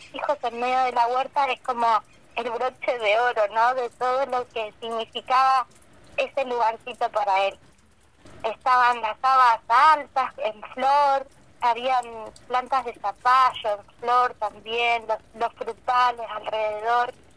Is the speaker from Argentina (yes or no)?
yes; Picún Leufú, Neuquén, Argentina; Yo soy nacida en Picún Laufú, nací en este pueblito que está a 60 kilómetros de Cutralcó, a 100 de Piedra del Águila.